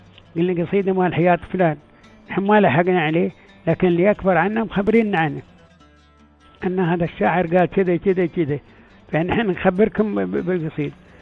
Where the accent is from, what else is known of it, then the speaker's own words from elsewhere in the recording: United Arab Emirates; بلادنا الإمارات